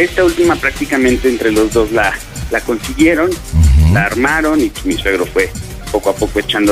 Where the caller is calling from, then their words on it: Mexico City, Mexico; Pues estamos acá en la Gustavo Madero.